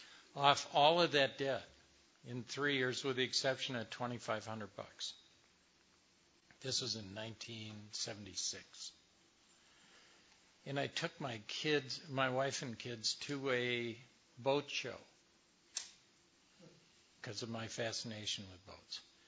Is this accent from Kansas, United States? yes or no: no; Wisconsin, United States; I grew up in Wisconsin, as I mentioned.